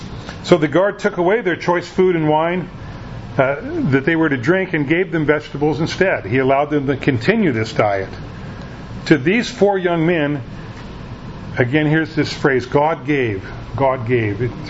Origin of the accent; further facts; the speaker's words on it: United States; Now, I can be real proud about being an American, and yet I didn't have anything to do with that.